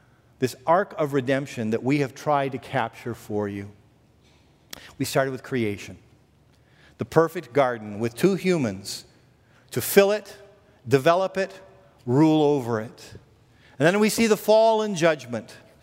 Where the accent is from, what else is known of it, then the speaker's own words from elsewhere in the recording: California, United States; I came from Southern California, where we took a slightly different approach to safety.